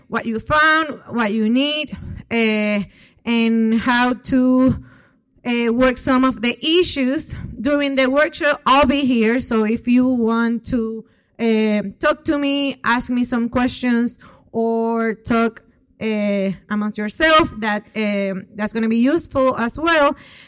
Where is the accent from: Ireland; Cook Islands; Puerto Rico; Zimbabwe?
Puerto Rico; San Juan; I come from San Juan, Puerto Rico, so this weather is not my ideal situation.